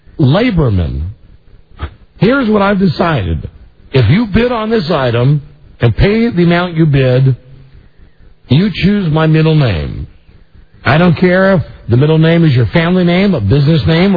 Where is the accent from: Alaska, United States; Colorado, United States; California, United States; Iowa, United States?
Iowa, United States; Iowa City; I am from Iowa City, Iowa. I listen to you every day on KCJJ.